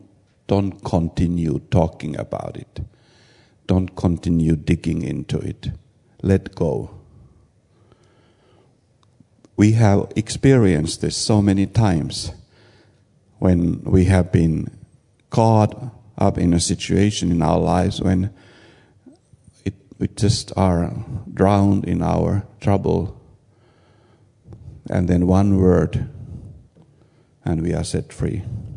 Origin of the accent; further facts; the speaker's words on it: Finland; English is a second language; it's not because I'm from Finland and we don't like talking